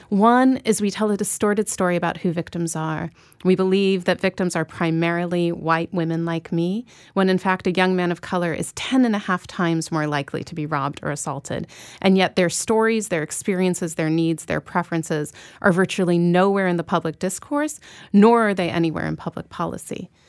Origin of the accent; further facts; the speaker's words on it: Chicago, Illinois, United States; I grew up in Chicago